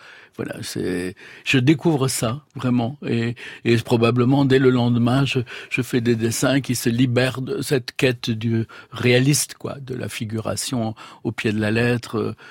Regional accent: Nice, Provence-Alpes-Côte d'Azur, France; Je suis de Nice, d'un quartier de Nice, mais ma famille originelle d'un village de l'arrière-pays de Nice, Sospel

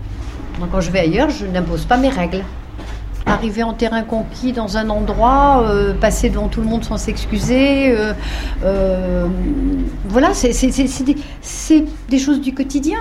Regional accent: Île-de-France, France; now in Versailles, France; Ça fait plus de 40 ans que j'habite Versailles. Je ne suis pas versaillaise, je ne suis pas née à Versailles, je suis née à Saint-Germain-en-Laye. Mais j'ai toujours vécu dans la région parisienne, dans la banlieue ouest, et je suis à Versailles depuis 71.

